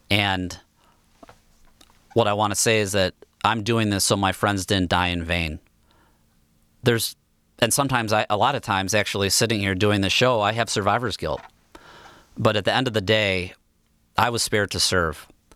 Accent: Bloomfield Hills, Michigan, United States; You know, growing up in Bloomfield Hills, I felt like the world owed me something.

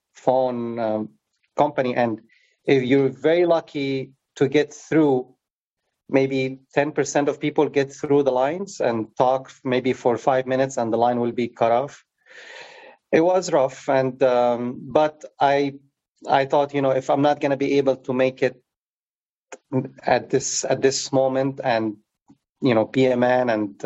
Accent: Beirut, Beirut Governorate, Lebanon; grew up in Beirut, you know, during the war. So the war started in 75, technically the year I was born.

